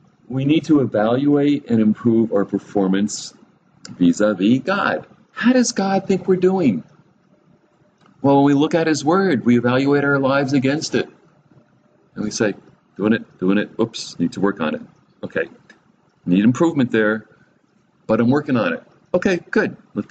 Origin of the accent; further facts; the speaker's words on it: New Jersey, United States; Water, I'm from New Jersey.